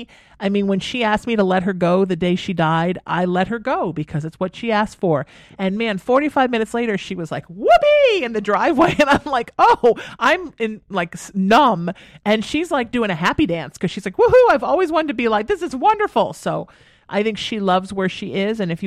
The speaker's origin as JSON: {"language": "English", "country": "Ireland", "said": "And also, I'm Irish, so St. Bridget a lot."}